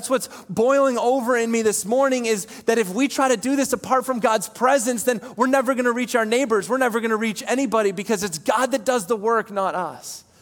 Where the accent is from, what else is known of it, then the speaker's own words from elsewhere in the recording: Gorham, United States; I said, well, I am from Gorham.